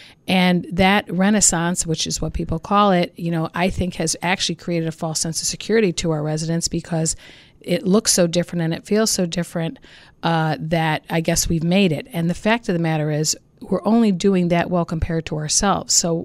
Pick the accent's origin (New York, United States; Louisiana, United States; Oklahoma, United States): New York, United States; Buffalo; Well, I'm a lifelong. I was born in Mercy Hospital, and actually spent some time in New York City. My mom was from there as a small child, but we moved back here.